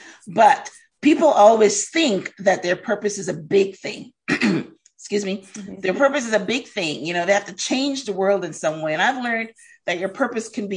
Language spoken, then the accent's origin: English; Guyana; born there; I was born in Guyana. Guyana is a third world country, is a very poor country. And I was born in poverty.